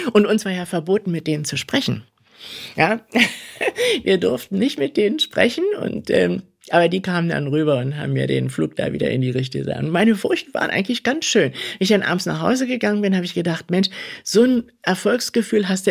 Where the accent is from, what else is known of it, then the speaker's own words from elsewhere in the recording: Berlin, Germany; Ja, ich sage, naja, aus Berlin.